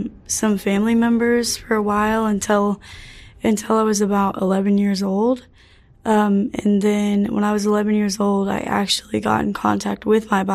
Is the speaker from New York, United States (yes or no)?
no; Effingham, Illinois, United States; Effingham, Illinois. It's like central Illinois.